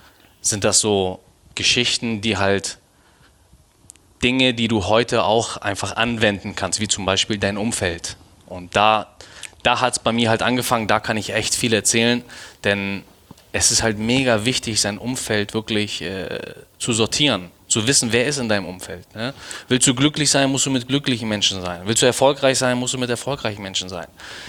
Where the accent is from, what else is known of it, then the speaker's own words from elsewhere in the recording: Germany; ich bin in Deutschland geboren.